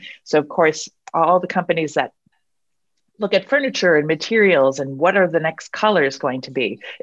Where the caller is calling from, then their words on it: California, United States; I'm calling in from California, so it's lovely to be here.